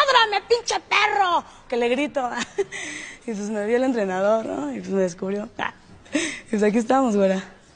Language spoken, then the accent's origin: Spanish; Ecatepec, State of Mexico, Mexico; Pues mira, yo soy de Catepec, del mero corazón de Catebronx.